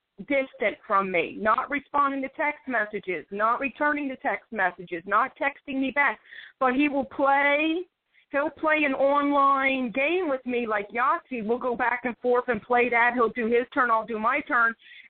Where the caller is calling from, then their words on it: Philadelphia, Pennsylvania, United States; I'm calling from Philadelphia, PA.